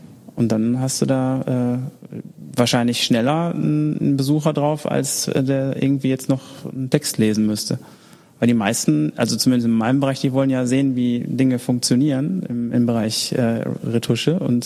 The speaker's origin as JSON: {"language": "German", "town": "Oberhausen", "region": "North Rhine-Westphalia", "country": "Germany", "tie": "born or raised there", "lives_now": "Düsseldorf, Germany", "said": "ich komme ja ursprünglich aus Oberhausen und da ist jetzt nicht so viel zu holen, ne? Aber das war eine geile Zeit, da aufzuwachsen und auch da zu leben."}